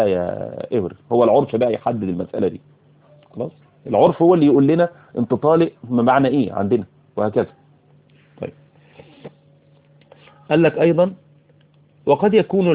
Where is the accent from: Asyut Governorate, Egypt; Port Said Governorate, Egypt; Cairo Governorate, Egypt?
Cairo Governorate, Egypt; Cairo; في القاهرة هنا مثلا، عندنا في القاهرة